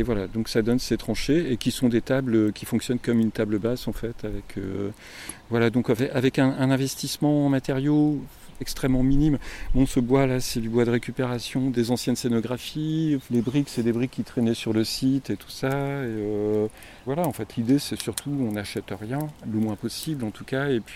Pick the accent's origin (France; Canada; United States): France; Nantes, Pays de la Loire; moi je ne sais pas, je viens de Nantes, hein